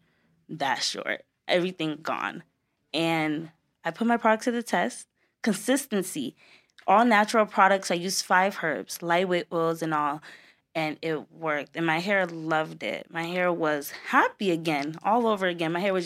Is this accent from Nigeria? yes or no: yes; Nigeria; Then me even being Nigerian, I'm just like, nah, I have to pave the way.